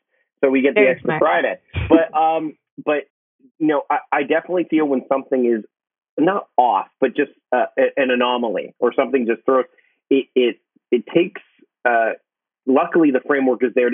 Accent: Hamilton, Ontario, Canada; accent: Pacific Northwest; moved away; I mean, again, I'm from Hamilton originally, and moving out west, it's funny because once you live, I've lived out here for almost 20 years now, and I've kind of adopted more of a Pacific Northwest accent

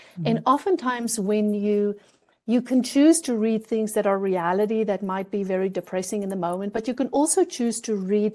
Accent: South Africa; now in United States; I'm thinking about me as originally a South African. By the way, yesterday I celebrated my 1 year of being a USA citizen

